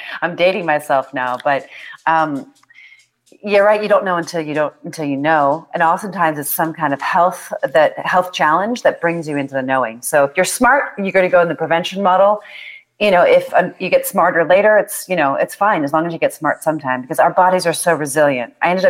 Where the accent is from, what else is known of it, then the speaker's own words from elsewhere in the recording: Washington, District of Columbia, United States; also born or lived in New York City / Europe; after I grew up in Washington, D.C., the suburbs, I went to New York City, and then I moved to Europe. So I lived in Europe for 10 years